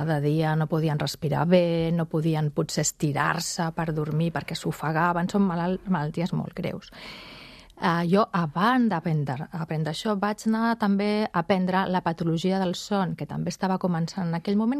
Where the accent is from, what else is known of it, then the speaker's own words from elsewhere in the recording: Barcelona, Catalonia, Spain; jo soc de Barcelona, però anàvem tots els caps de setmana a Caldetes.